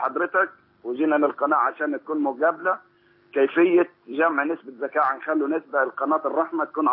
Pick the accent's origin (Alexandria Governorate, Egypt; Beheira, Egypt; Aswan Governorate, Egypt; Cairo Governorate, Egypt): Beheira, Egypt; Abu al-Matamir; احنا شباب بحيرة، من البحيرة كان جينا لحضرتك مركز أبو المطمير خصوصا.